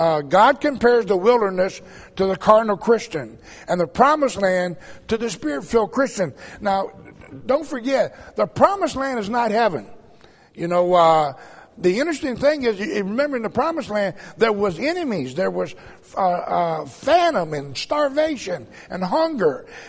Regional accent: Georgia, United States; now in Massachusetts, United States; But I'm originally from Georgia, and I moved to Massachusetts about 41 years ago.

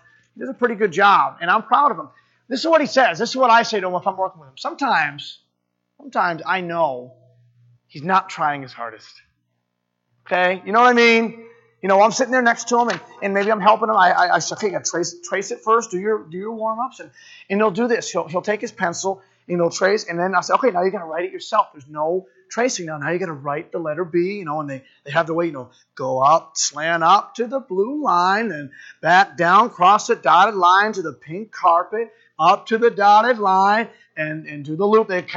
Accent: Massachusetts, United States; I learned it in Christian Academy growing up in Massachusetts.

